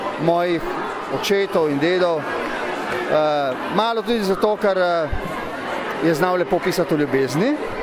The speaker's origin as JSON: {"language": "Slovenian", "region": "Littoral", "country": "Slovenia", "said": "mogoče zdaj, ker sem Primorec."}